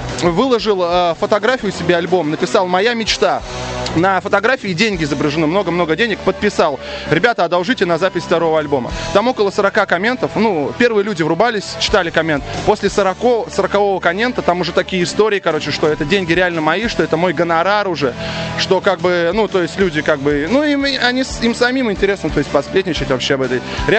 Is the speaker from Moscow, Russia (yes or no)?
no; Gatchina, Leningrad Oblast, Russia; я же из Гатчины, ребята, мне это простительно.